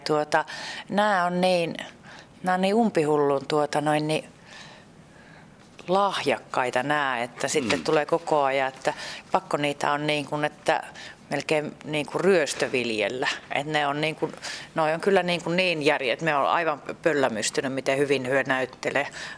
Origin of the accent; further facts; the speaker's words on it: Varkaus, North Savo, Finland; Itse olen Varkaudesta kotoisin